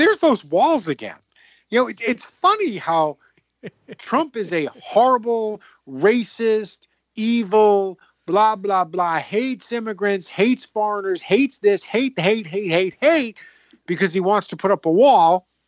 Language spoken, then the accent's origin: English; Virginia, United States; You only have to look at my home state, Virginia, back in January.